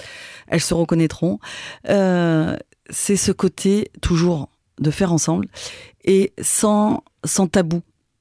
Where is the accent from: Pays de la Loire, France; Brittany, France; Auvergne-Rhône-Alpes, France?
Brittany, France; j'ai grandi dans le Morbihan. Je suis très attachée à ces racines bretonnes.